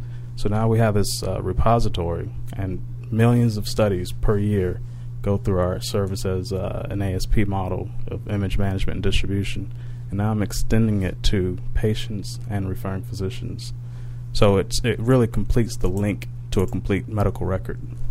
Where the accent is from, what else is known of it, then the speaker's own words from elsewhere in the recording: Fayetteville, North Carolina, United States; Grew up in Fayetteville, North Carolina.